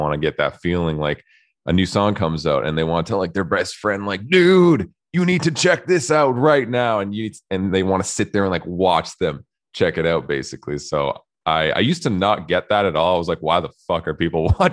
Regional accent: Canada; Yeah, like I'm Canadian, as you can probably tell. Like I'm super AAA and like, you know, I'm not like usual European, but my family is all Euro, so like, and Slavic.

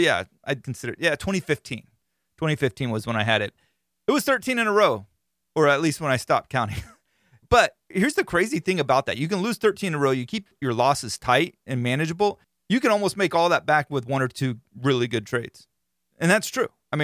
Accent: Florida, United States; being that I'm from Florida and got a little redneck in me anyway.

